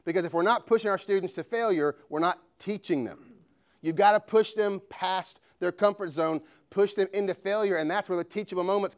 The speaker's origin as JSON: {"language": "English", "region": "Georgia", "country": "United States", "tie": "born or raised there", "accent": "South Georgia", "said": "That's not just my South Georgia accent. We are about 18 miles away from Florida on 75. So if you've ever gone to Orlando, you've probably driven through my hometown"}